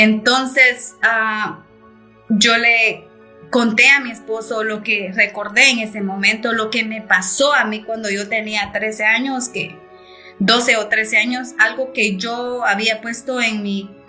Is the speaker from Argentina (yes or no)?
no; Guatemala; Él es de Ecuador y yo soy de Guatemala.